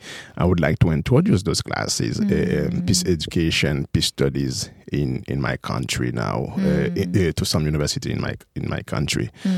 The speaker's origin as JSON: {"language": "English", "country": "Haiti", "said": "you know, I'm from Haiti, as I just said."}